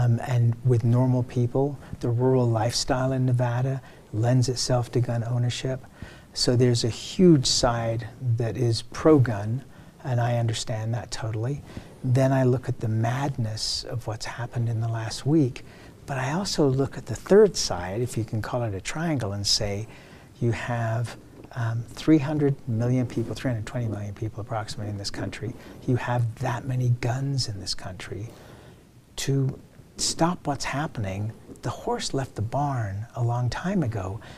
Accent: England, United Kingdom; now in United States; I come from England. That was where I was born and raised, not a gun society. I came to this country.

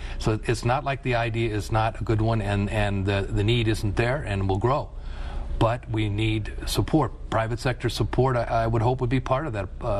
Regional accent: Las Vegas, Nevada, United States; I grew up in Southern Nevada and grew up in Las Vegas

